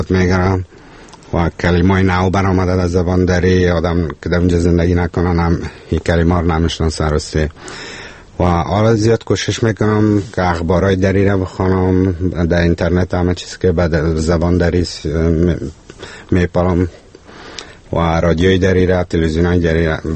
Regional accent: Kabul, Afghanistan; نه من خودم از کابل هستم.

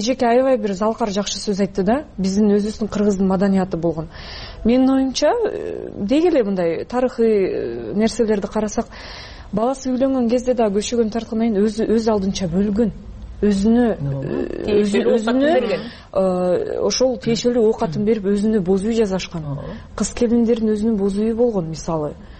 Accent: Chuy Region, Kyrgyzstan; Эми мен чүйдө төрөлүп өскөн кызмын. Баары бир биз мындай орусташып калган сыяктуу үй бүлөнүн катарына киребиз деп айтмакмын да.

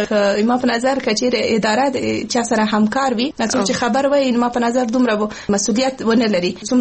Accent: Paktia, Afghanistan; زه د پکتیا ولایت اوسیدونکی یم.

